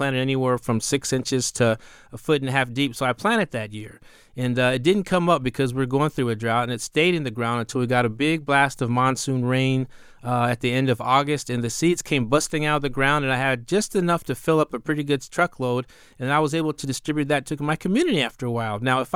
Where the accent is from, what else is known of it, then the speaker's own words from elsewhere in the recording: Arizona, United States; I'm from the Hopi Reservation, like I said. You know, when we got to this place that we call Hopi Tutskwa, we were giving some seeds and some water in a gourd.